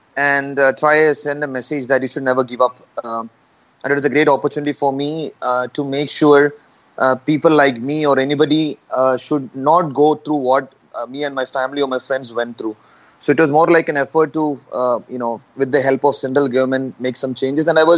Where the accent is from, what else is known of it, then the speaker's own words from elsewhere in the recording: Kerala, India; So I was, I'm from Kerala, which. A lot of people know the most of the Olympians are from Kerala.